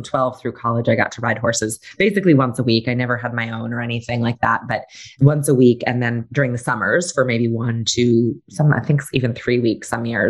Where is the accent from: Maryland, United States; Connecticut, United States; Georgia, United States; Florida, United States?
Connecticut, United States; Hartford; We grew up in Hartford, Connecticut, which with all love and respect is kind of a shitty New England city